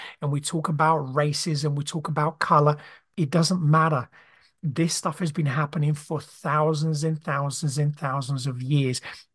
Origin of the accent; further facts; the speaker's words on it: Brazil; even me growing up in Brazil, you know, the indigenous tribes in you know, in the Amazon